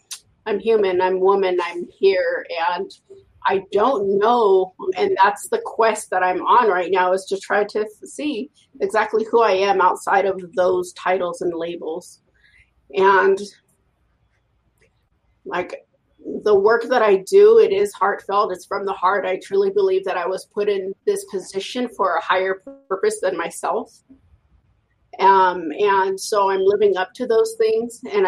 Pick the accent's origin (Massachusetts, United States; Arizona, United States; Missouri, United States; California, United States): California, United States; Santa Ysabel; And like I said, I'm from the Yupai Nation of Santa Isabel.